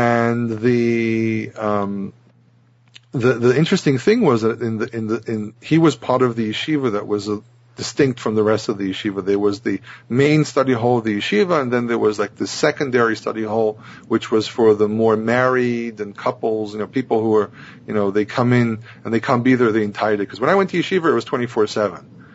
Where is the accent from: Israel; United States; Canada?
Israel; I'm Israeli.